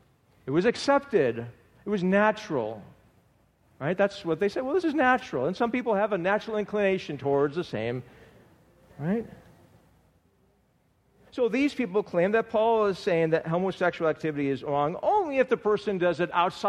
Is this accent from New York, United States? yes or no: yes; Buffalo, New York, United States; I grew up in Buffalo, New York.